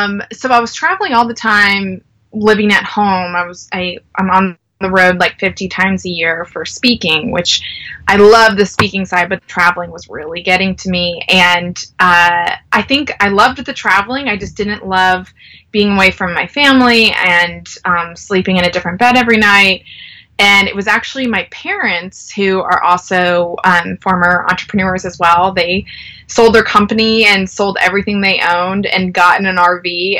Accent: North Carolina, United States; But I am from North Carolina.

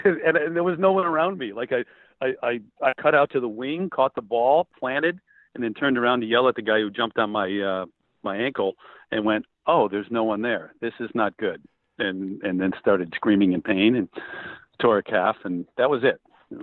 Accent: Chicago, Illinois, United States; I grew up in the Chicago area.

